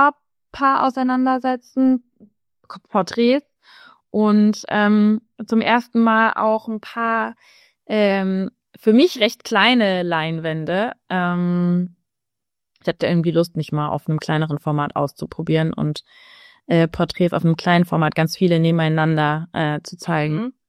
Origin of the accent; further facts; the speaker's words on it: Germany; wie ich so aufgewachsen bin in Deutschland